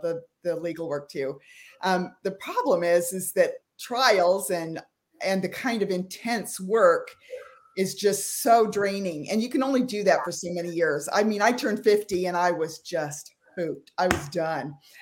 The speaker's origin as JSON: {"language": "English", "town": "Sun Valley", "region": "Idaho", "country": "United States", "tie": "born or raised there", "said": "Our trip to Wyoming was almost like my home state. I grew up in Sun Valley, Idaho area."}